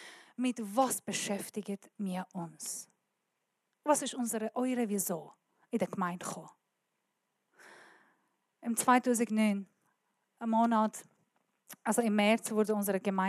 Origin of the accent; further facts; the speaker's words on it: Iran; German is a second language; now in Germany; Ich bin Iranerin. Ich rede wirklich nicht gut Deutsch.